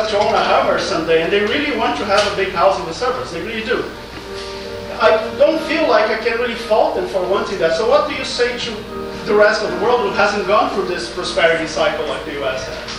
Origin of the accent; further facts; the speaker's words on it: Brazil; English is a second language; I want to approach it from a third world perspective. I'm from Brazil